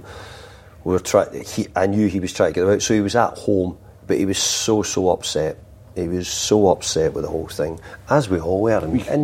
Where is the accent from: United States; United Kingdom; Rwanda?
United Kingdom; Scotland; if something happened up to you in Scotland, you know, we're both from Scotland, you know.